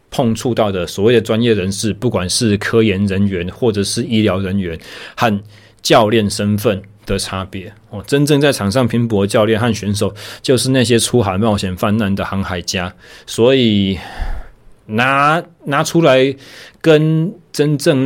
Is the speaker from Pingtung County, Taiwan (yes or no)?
no; Taichung, Taiwan; 回到我的家乡台中市